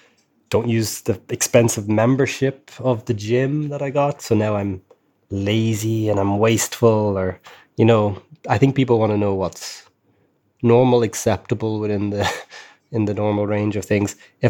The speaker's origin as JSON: {"language": "English", "country": "Ireland", "lives_now": "Germany", "said": "Hello, the Europeans. … in Germany."}